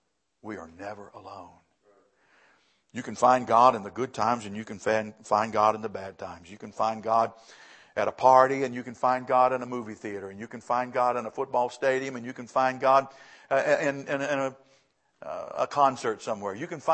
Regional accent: Lynchburg, Virginia, United States; born there; I was born in Lynchburg, Virginia, USA. I didn't choose that.

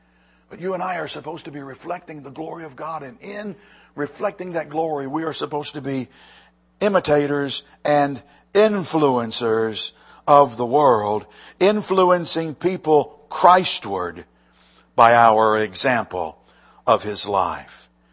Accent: United States; You need to understand that I am grateful to be born and raised in the United States.

